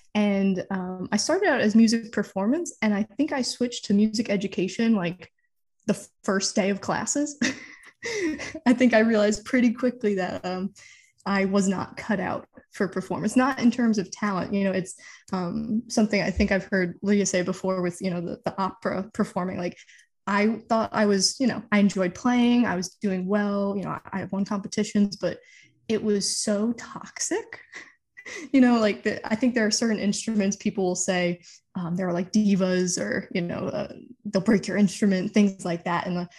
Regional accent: New York, United States; accent: Long Island; So I'll start with, I grew up on Long Island. So apologies if the accent comes out.

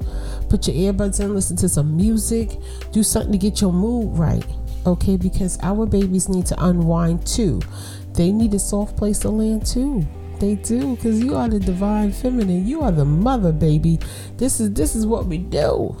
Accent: Brooklyn, New York, United States; If you're new here, I'm from Brooklyn, so I talk with my hands.

